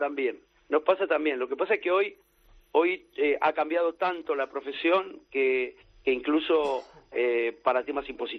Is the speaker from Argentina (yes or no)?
yes; Argentina; moved away as an adult; yo soy argentino, pero llevo 47 años viviendo en este país.